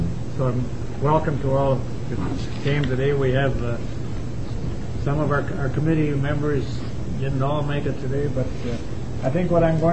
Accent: Nicollet, Minnesota, United States; I don't think I said where I was from. I'm from Nicklet, Minnesota. My district is Nicklet and Sibley Counties, east of here.

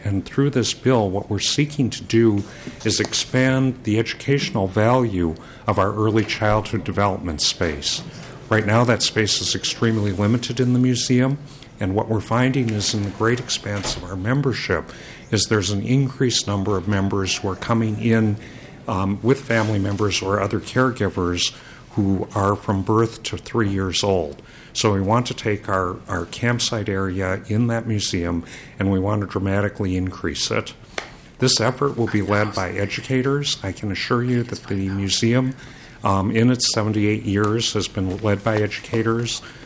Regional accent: Virginia, Minnesota, United States; I grew up in Virginia, Minnesota, and was fortunate to have the wealth of the school district during the time of my teens in the 1950s

